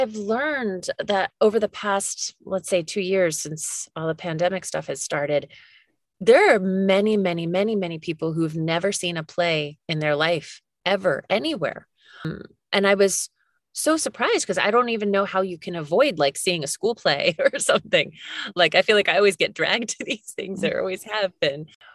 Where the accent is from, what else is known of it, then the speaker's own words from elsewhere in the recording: Philadelphia, Pennsylvania, United States; No, I grew up outside of Philadelphia.